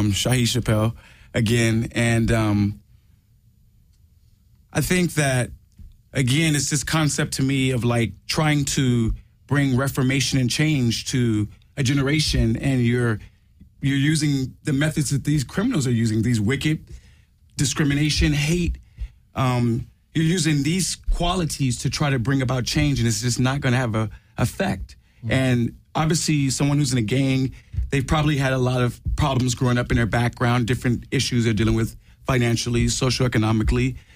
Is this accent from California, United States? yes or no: yes; Compton, California, United States; And me, myself, I'm from Compton. I'm from Compton, Los Angeles. And you wouldn't believe that, but I am. And I grew up around a lot of gangs, violence, gunshots around the corner